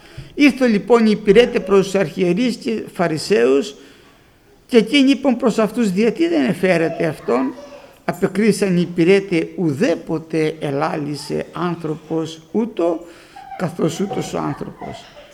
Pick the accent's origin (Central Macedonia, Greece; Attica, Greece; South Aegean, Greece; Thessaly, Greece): South Aegean, Greece; Moni; born there; Γεννήθηκα στη Μονή Νάξου. Είμαι 60 ετών.